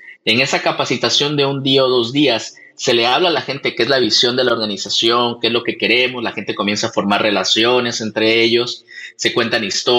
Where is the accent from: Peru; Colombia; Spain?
Peru; nosotros somos de Perú